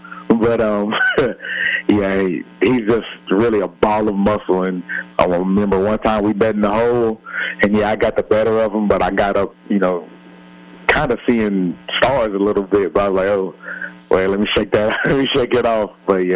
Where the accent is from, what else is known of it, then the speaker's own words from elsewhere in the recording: Mobile, Alabama, United States; it's just about being in Mobile, you know, playing in front of, you know, my hometown and my family one more time.